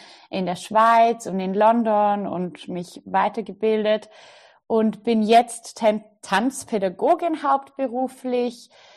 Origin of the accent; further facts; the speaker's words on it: Vorarlberg, Austria; ich komme aus Österreich, aus dem schönen Vorarlberg am Bodensee.